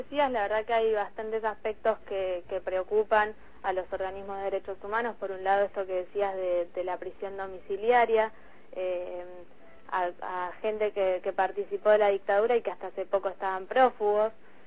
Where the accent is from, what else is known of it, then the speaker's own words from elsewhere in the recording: Bariloche, Río Negro, Argentina; now in La Plata, Argentina; Soy de Bariloche.